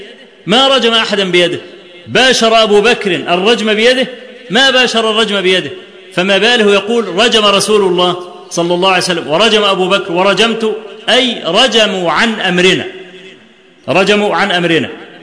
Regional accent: Egypt; في الزلزال اللي حصل في مطلع سنة 90 عندنا في مصر

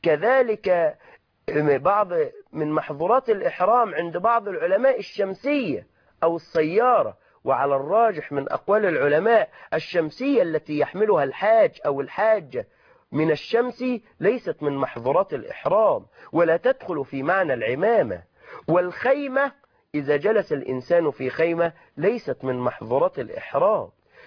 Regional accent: Egypt; الذي يسميه البعض عندنا في مصر حذاء برقبة يغطي الكعبين

